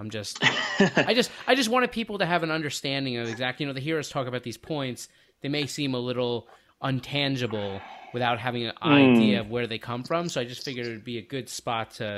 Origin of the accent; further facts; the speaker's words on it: New York, United States; sorry to everybody that's listening from New Jersey, but I share that sentiment, and I'm from New York, so.